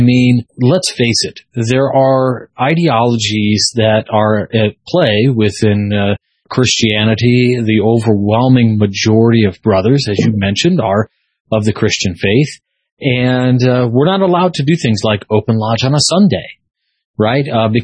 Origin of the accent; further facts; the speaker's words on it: Chicago, Illinois, United States; I grew up in the Roman Catholic faith. My family's all from basically Sicily. And we moved to the Chicagoland area, and I went to private schools that were Lutheran.